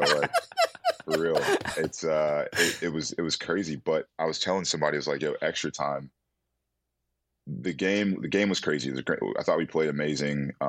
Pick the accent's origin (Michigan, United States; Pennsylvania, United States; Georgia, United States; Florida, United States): Georgia, United States; Atlanta; He heard I was from Atlanta and said, yo, like, I got to put on for him right quick.